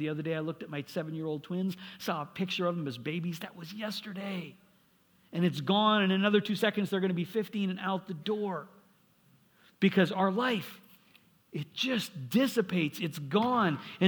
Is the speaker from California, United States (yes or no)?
no; North Dakota, United States; Granted, I grew up in North Dakota.